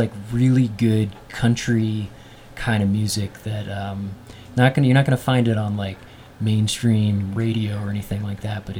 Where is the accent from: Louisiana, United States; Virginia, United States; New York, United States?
Virginia, United States; Richmond; Yeah, I grew up in Richmond, Virginia, and our local public radio station was heavy on the classical music